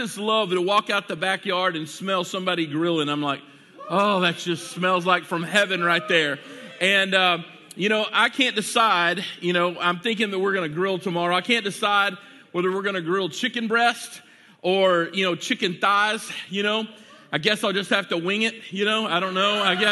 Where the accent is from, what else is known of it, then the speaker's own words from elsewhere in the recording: Irving, Texas, United States; But I grew up here in South Irving. I graduated from Nimitz High School, and it is just awesome to be here.